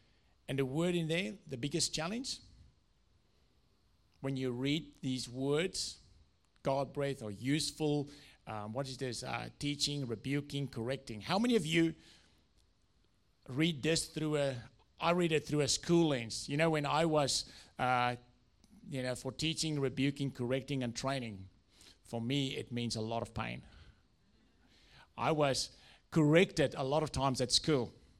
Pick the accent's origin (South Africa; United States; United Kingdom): South Africa; first language Afrikaans; English is a second language; when I speak inappropriate words in Afrikaans, which is my mother tongue, we all laugh.